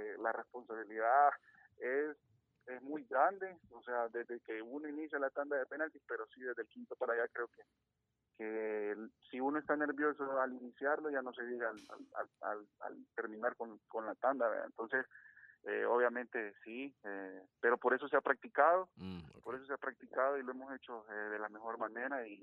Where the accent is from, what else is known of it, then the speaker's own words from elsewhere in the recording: El Salvador; como salvadoreños